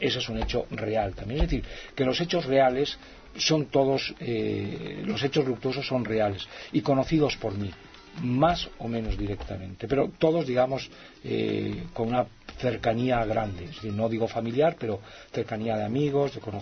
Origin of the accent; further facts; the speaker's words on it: León, Castile and León, Spain; pero yo soy un escritor de León, esta es una novela de León